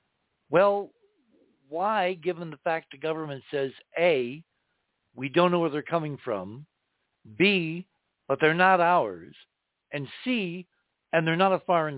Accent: New Jersey, United States; born there; I was born in New Jersey. I love New Jersey. It's called the Garden State for a reason

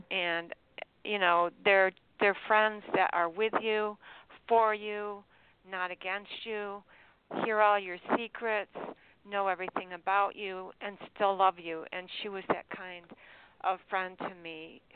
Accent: Longview, Texas, United States; she and I go way back to our teenage years, growing up in Longview, Texas, in high school together.

